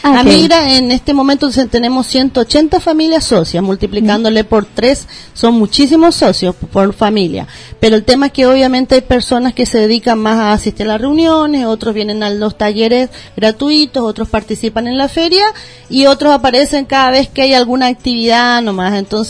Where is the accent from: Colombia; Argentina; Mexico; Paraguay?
Paraguay; now in Chile; Llevo aquí en Chile 12 años, soy de nacionalidad paraguaya y hace 3 años nacionalizada chilena también. Tengo 2 hijos chilenos paraguayos aquí y vivo en San Miguel.